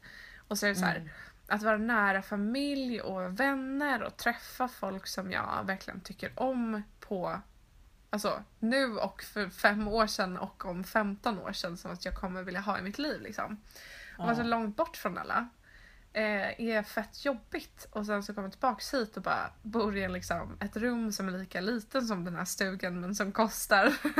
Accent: Gothenburg, Västra Götaland County, Sweden; Jag är från norsk i Göteborg. Jag är från Göteborg.

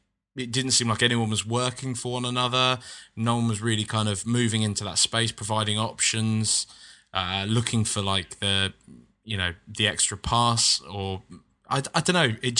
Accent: United Kingdom; I just mean that there's as a British person, when you're coming from a land where there's like heavily regulated tiny little bags of crisps or chips

